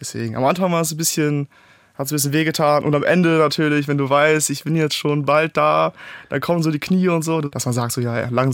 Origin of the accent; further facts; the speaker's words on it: Northern Germany, Germany; Ja, ja, ich bin ja Norddeutscher. Dieses flache Land kennt man.